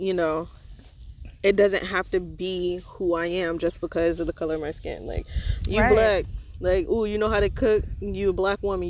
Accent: Indianapolis, Indiana, United States; So I'm from Indiana, y'all. Indianapolis.

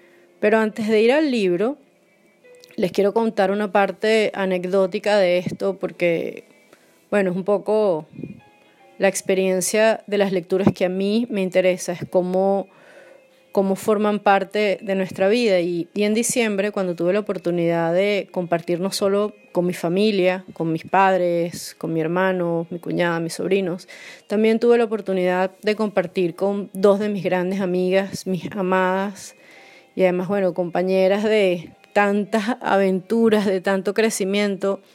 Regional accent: Caracas, Capital District, Venezuela; now in Rzeszów, Poland; soy venezolana, caraqueña y grabo este podcast desde una esquinita en Polonia, Rzeszów, que es una pequeña ciudad como a 2 horas de Cracovia.

